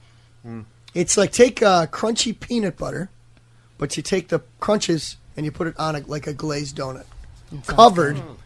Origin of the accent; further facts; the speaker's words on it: Buffalo, New York, United States; Buffalo, New York.